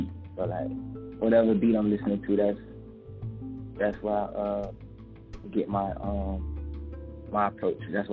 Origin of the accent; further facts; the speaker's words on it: Temple, Texas, United States; Growing up, I grew up in Temple.